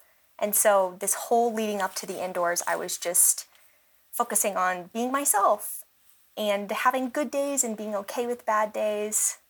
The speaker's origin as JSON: {"language": "English", "town": "Vail", "region": "Colorado", "country": "United States", "tie": "born there", "said": "it was an altitude race, and I was born in Vail. I went to college here in Boulder"}